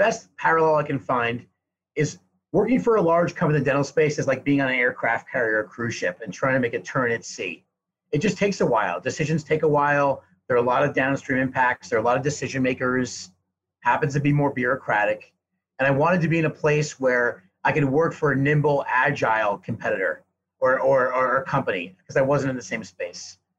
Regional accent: New York, United States; now in Denver, United States; I grew up in the city on the Upper East Side. If you're from New York, you just call it the city, I guess. I went to high school in the Bronx

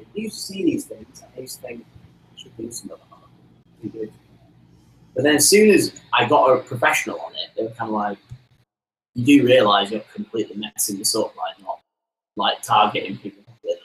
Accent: United Kingdom; I am so British.

